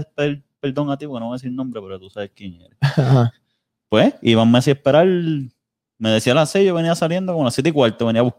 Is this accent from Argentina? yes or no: no; Morovis, Puerto Rico; yo soy de Morovis